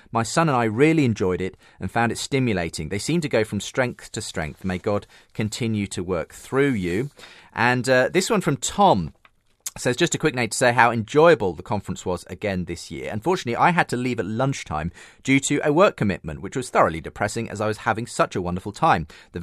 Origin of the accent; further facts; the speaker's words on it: United Kingdom; I'm extremely British and middle class, so I don't say something like that easily.